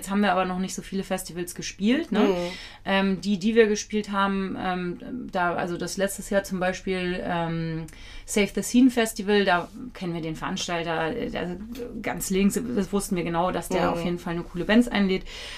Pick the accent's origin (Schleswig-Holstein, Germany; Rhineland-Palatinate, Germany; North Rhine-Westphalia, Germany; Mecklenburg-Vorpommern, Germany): Schleswig-Holstein, Germany; Kiel; born there; Ich bin ja in Kiel geboren.